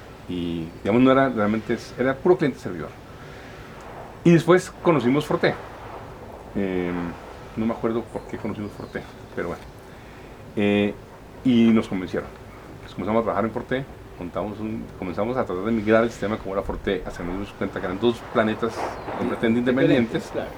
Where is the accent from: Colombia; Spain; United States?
United States; Claro, yo vengo de Estados Unidos.